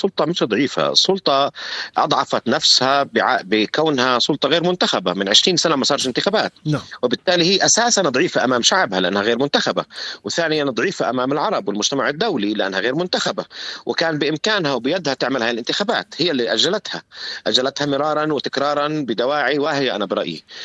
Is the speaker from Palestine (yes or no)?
yes; Palestine; اللي وقعت فيها وقعنا فيها كفلسطينيين في أوسلو